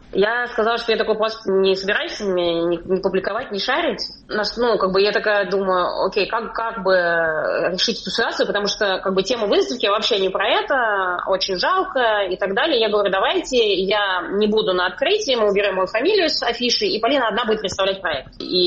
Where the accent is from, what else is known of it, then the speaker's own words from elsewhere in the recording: Israel; я как бы из Израиля, у меня вот такая позиция.